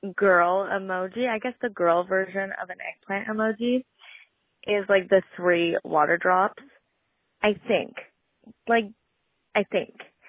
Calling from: Calgary, Alberta, Canada; I am calling from Calgary.

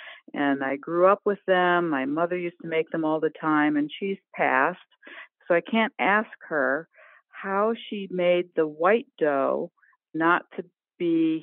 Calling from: Westport, New York, United States; Hey, I'm in Westport, New York.

